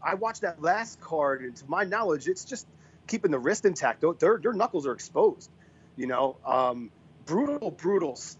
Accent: East Coast, United States; I'm originally from the East Coast. I'm Italian.

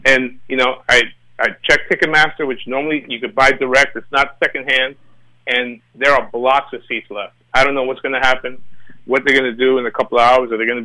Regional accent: Jamaica; You know, I'm Jamaican, you know, so that tells you all you need to know about Errol Spence.

